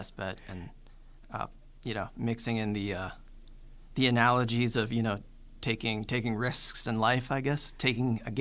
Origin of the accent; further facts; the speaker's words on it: Greensburg, Pennsylvania, United States; I grew up in Greensburg, PA, and you know, friends, immediate family still lives out that way